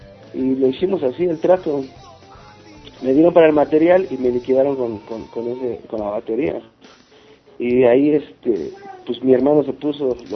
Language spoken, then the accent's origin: Spanish; San Agustín, State of Mexico, Mexico; Pues crecí en San Agustín.